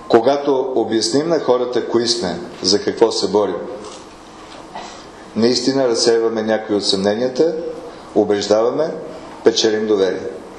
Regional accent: Veliko Tarnovo, Veliko Tarnovo Province, Bulgaria; Идвам от Велико Търново.

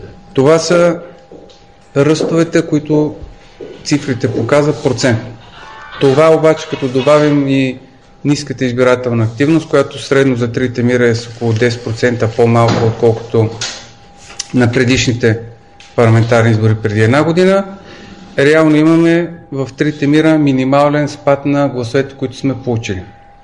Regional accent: Sofia, Sofia City, Bulgaria; аз съм роден в София, тук съм завършил и средното си образование

